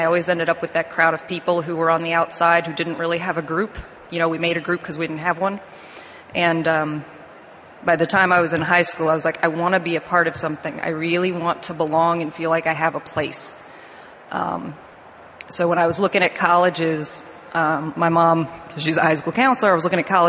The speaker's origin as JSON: {"language": "English", "region": "Maryland", "country": "United States", "tie": "born or raised there", "said": "So, like you said, I'm in the Navy. I grew up in Western Maryland."}